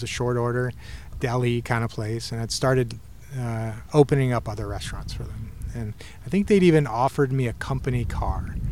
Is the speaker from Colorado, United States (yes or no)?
no; Greensboro, North Carolina, United States; And then I left and I came back and to my hometown of Greensboro, where my mom was an art professor at a small liberal arts Quaker college called Guilford College.